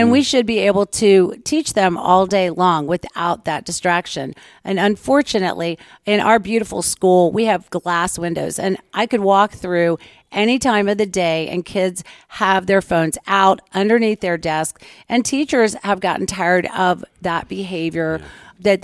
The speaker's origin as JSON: {"language": "English", "town": "Temple", "region": "Texas", "country": "United States", "tie": "born or raised there", "said": "I came from Central Texas. Temple, Texas is my home. My parents still live there."}